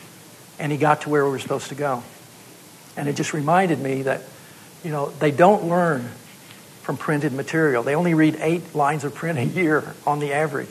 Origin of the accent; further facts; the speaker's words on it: United States; And, you know, for me as an American, it just didn't compute.